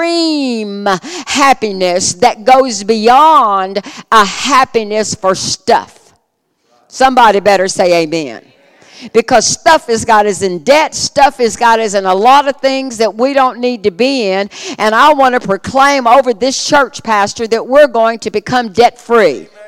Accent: Louisiana, United States; I can't pronounce them because I'm Cajun and English and I slaughter them.

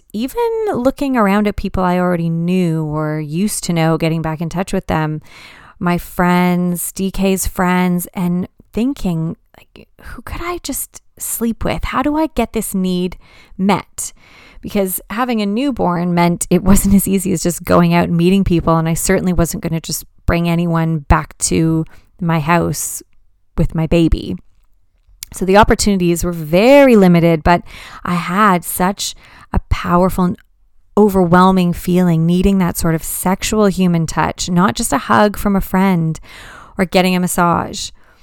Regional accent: Canada; moved away as an adult; now in United Kingdom; I'm a young Canadian widow and mother living in the UK. I moved from Canada to the UK for my husband

